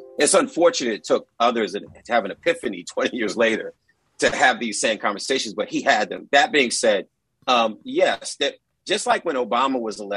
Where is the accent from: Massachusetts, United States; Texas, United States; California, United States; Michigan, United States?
Massachusetts, United States; Boston; And I'm from Boston, born and raised in this city.